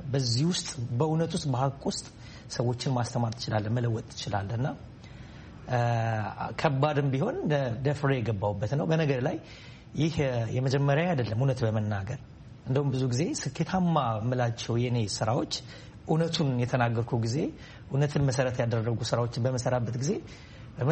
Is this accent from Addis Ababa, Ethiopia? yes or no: yes; Addis Ababa, Ethiopia; ተወልጄ ያደግኩት በአዲስ አበባ በተለምዶ ፈረንሳይ ለጋሲዮን አካባቢ በሚባል ቦታ ነው። በኑሮ አንስተኛ ከሚባሉ ቤተሰቦች ነው የተወለድኩት። የወታደር ልጅ ነኝ።